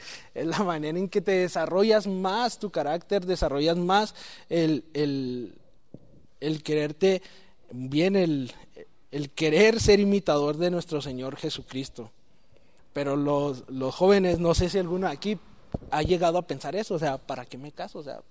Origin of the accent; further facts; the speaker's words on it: Mexico; O sea, nosotros antes de ser mexicanos somos cristianos, somos de Cristo.